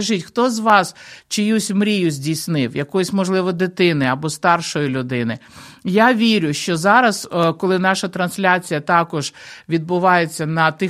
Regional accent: Kyiv, Ukraine; що в молодості, коли я зростала в Києві, я, як багато людей в Києві, була впевнена

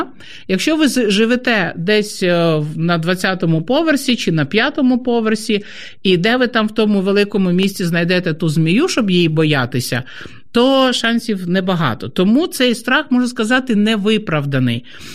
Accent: Kyiv, Ukraine; був страх, що буквально снаряд прилетить мені вдома, в Київ, бо я сама з Києва.

